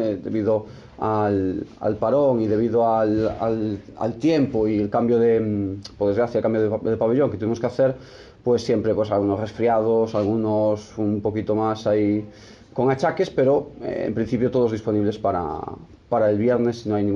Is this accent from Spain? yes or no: yes; Ourense, Galicia, Spain; Para mí, que soy de aquí, de Ourense